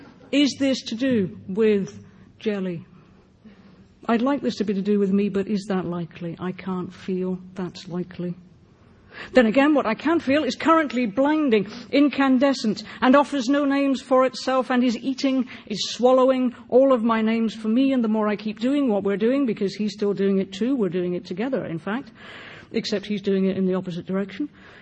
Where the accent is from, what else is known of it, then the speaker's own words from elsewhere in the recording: United Kingdom; Obviously, I'm from Britain